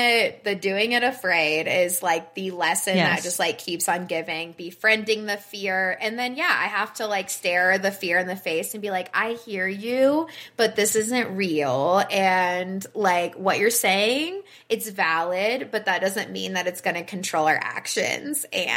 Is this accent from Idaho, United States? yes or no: no; Florida, United States; Like, I think back to I was raised in Florida